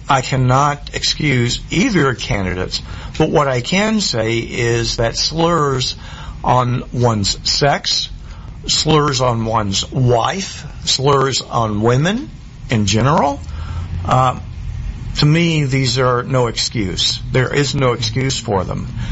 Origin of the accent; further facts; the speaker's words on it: Tyler, Texas, United States; My Baptist values. I was raised in Tyler. So actually, I knew a lot of Baptist values.